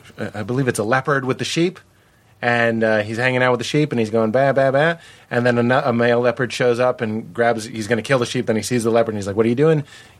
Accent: Boston, Massachusetts, United States; You have to understand, I come from Irish Bostonians. We take huge amounts of pride in repression.

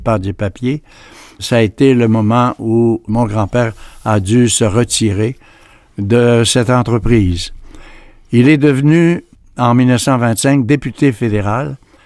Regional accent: Chicoutimi, Quebec, Canada; Oui, je viens de Chicoutimi. Je suis né en 1929.

